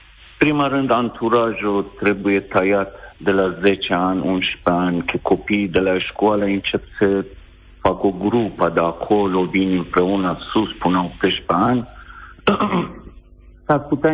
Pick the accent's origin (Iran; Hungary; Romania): Iran; moved away; Eu chiar vin din Iran.